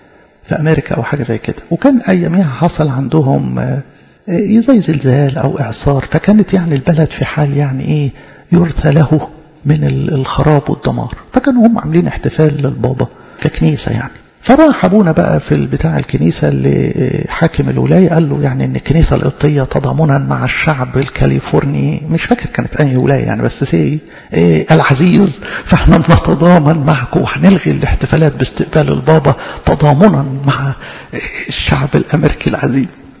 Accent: Egypt; حاجة في طبيعتنا كمصريين بياخدينها من اجدادنا

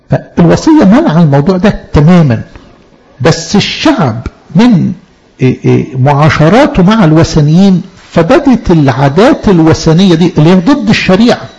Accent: Egypt; كيهود وكمصريين بحكم ال 400 سنة اللي قعدوهم عندنا في مصر

